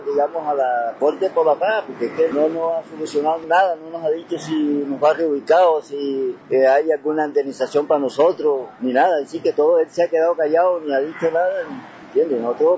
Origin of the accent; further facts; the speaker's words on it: Valencia, Córdoba, Colombia; soy desplazado. Vengo desplazado de Valencia, Alto Sinú.